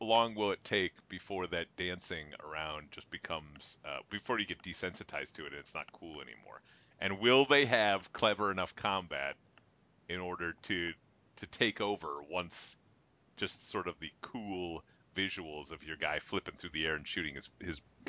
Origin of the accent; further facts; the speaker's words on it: Minnesota, United States; I grew up in Minnesota, so we watched movies like, you know